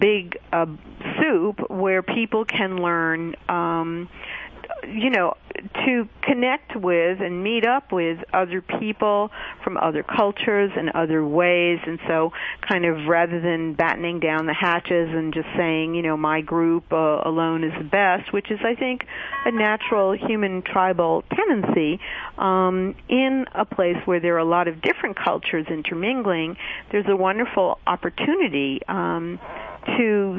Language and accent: English; Queens, New York, United States; I grew up in Queens myself, actually. I grew up in northern Queens.